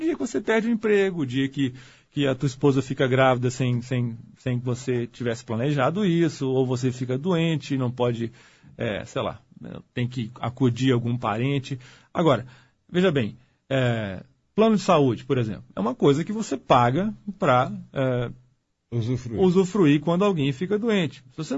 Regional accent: Minas Gerais, Brazil; Para nós que somos mineiros, então, falta de prudência e conservadorismo, então, é um problema.

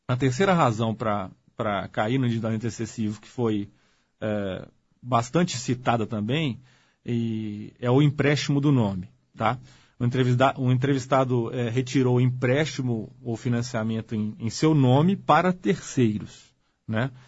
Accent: Minas Gerais, Brazil; Para nós que somos mineiros, então, falta de prudência e conservadorismo, então, é um problema.

